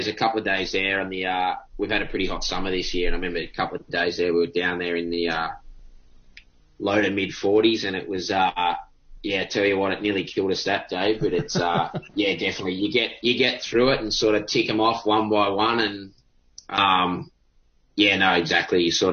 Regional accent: Sydney, New South Wales, Australia; It's growing up in Sydney. I mean, it's definitely not flat and I love riding hills.

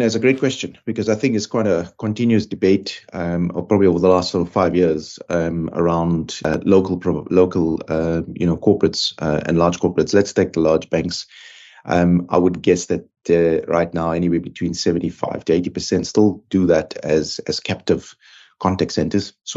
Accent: South Africa; moved away; And I said, oh, out of South Africa, and, you know, this is what I'm doing in country.

